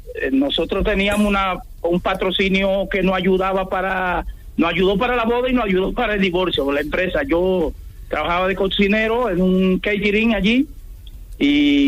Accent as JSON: {"language": "Spanish", "country": "Dominican Republic", "also_born_or_lived": "Curaçao", "moved": "yes", "lives_now": "Spain", "said": "yo tengo muchos años en España, yo soy dominicano, y me fui a trabajar en el año 2010, me fui a Curazao, una isla que pertenece a Holanda, de las Antillas Holandesas"}